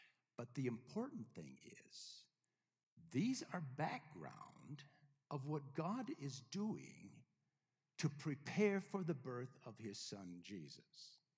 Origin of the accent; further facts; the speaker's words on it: Edgerton, Minnesota, United States; now in Northwest Indiana, United States; Well, then my hometown is Edgerton, Minnesota. That's where I was raised most of my life.